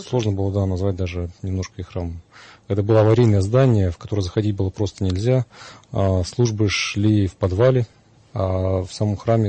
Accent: Zabaykalsky Krai, Russia; Нет, я из Забайкалья родом.

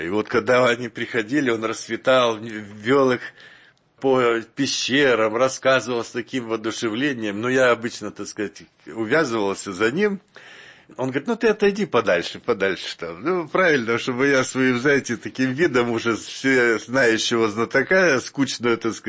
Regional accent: Almaty, Kazakhstan; Я из Алматы приезжал, так сказать, раз в полгода в Троице-Сергию Лавру.

